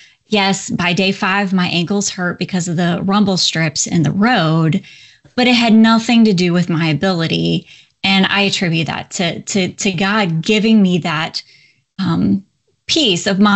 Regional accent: Iowa, United States; I could not train in heat and humidity. I'm from Iowa.

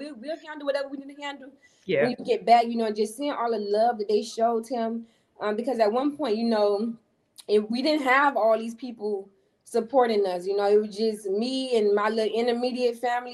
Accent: Florida, United States; get away from home, get away from Florida. Yeah. I grew up in Florida. I seen everything I needed to see.

